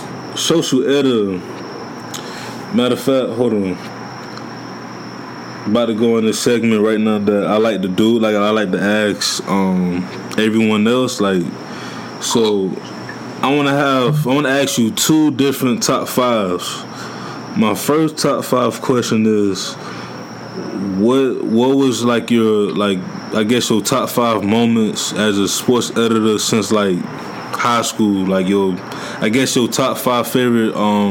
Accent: Miami, Florida, United States; Because me, I'm from Miami, so, like, we hardly see snow.

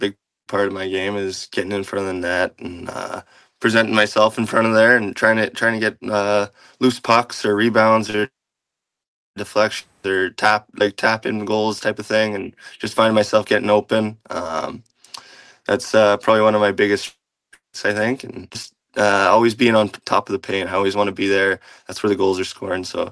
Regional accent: Trail, British Columbia, Canada; But yeah, it's a great community, and I love growing up in Trail.

